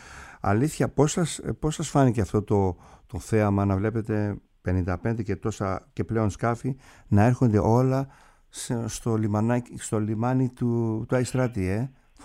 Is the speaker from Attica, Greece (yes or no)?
no; Kasos, South Aegean, Greece; στο νησί μου που μεγάλωσα στην Κάσο